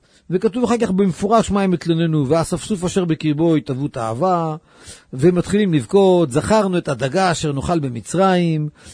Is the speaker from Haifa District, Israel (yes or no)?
yes; Kiryat Ata, Haifa District, Israel; כשהייתי ילד קטן, גרתי בכפר עטה.